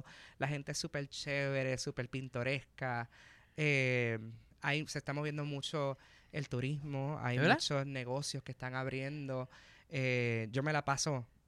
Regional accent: San Germán, Puerto Rico; also born or lived in Mayagüez; Yo nací en Mayagüez, pero me crié en San Germán.

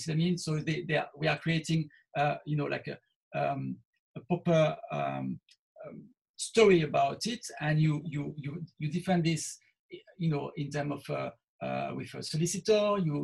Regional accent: Toulouse, Occitania, France; English is a second language; and I'm from Toulouse. So we are both talking about with the same type of DNA of cuisine.

